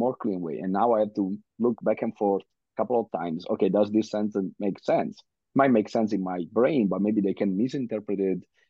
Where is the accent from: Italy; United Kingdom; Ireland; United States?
Italy; English is a second language; I come from Italy where we write completely differently from that, right? On top yeah. of not being a native speaker.